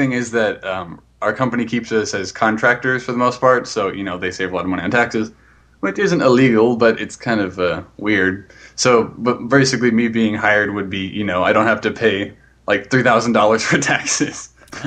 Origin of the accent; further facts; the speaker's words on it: Texas, United States; also born or lived in Denver / Perth / Cairo; now in Canada; I was born in Denver, Colorado, 3 months old. I moved to Texas. Then a few years later, we moved to Perth, Australia.